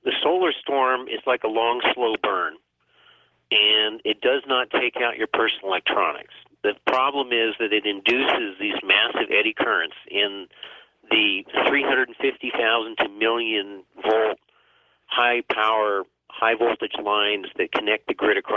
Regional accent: Vermont, United States; Because I grew up in Vermont, and I grew up hunting and fishing.

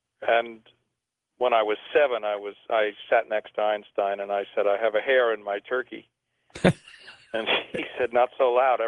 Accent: New York, United States; And we lived on the on Manhattan. I was born on Manhattan. I was a native

